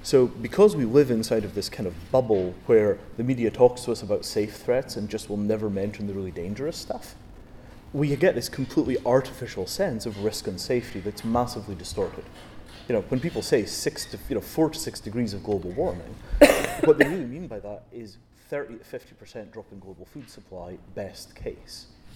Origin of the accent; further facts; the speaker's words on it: Hawick, Scotland, United Kingdom; I grew up in Hoyk.